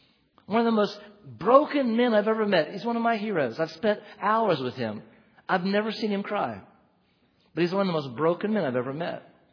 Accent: Oregon, United States; I grew up in Oregon.

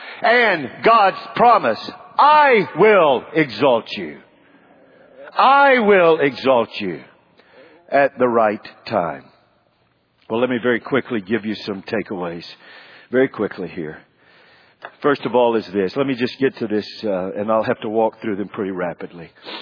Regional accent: Charlotte, North Carolina, United States; I grew up in Sharon Amity of Charlotte, North Carolina.

